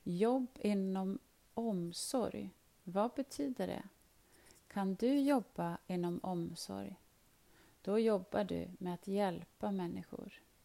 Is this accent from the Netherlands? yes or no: no; Sudan; now in Sweden; och jag kommer från Sudan. Jag har bott i Sverige i 5 år.